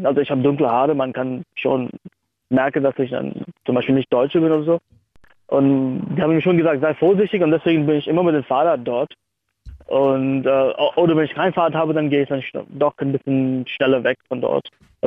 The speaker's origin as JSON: {"language": "German", "town": "Mumbai", "region": "Maharashtra", "country": "India", "tie": "born or raised there", "lives_now": "Berlin, Germany", "said": "Ich komme aus Indien und bin Student hier in Berlin seit 6 Jahren."}